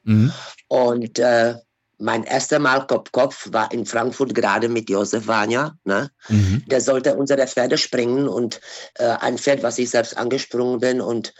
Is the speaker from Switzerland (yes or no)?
no; Czechia; German is a second language; ich komme aus Bissl, Tschechien.